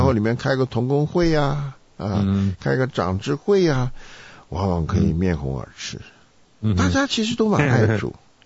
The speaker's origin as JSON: {"language": "Chinese", "country": "China", "said": "我们中国人"}